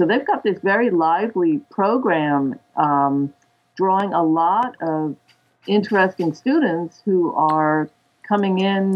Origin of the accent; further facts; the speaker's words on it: New York, United States; also born or lived in San Diego; But no, I grew up in New York. I'm actually a native Californian. I was born in San Diego, but my family moved back east. My dad is from New York. My mother's from South Texas. So I pretty much grew up in New York